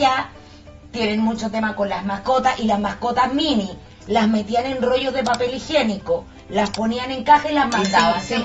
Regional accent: Dominican Republic; No es que República Dominicana tenga rabia, pero somos vecinos de Haití.

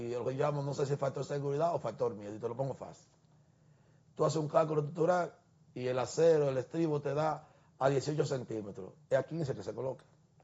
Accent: San Francisco de Macorís, Duarte, Dominican Republic; Si tú vas al nordeste, que es donde yo soy, soy de San Francisco, hay una oficina.

